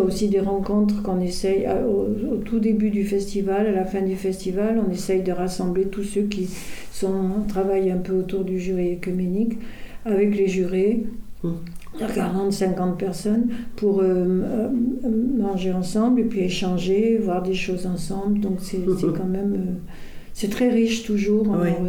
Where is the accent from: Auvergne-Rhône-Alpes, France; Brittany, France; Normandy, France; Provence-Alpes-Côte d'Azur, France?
Provence-Alpes-Côte d'Azur, France; Cannes; je suis née à Cannes, j'ai grandi avec le festival.